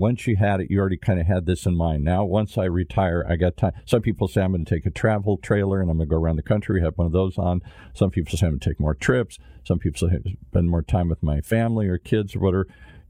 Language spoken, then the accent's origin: English; Michigan, United States; also born or lived in Minnesota; I was born in Minnesota and then lived in Michigan most of my life. So I understand that Midwestern mentality back there.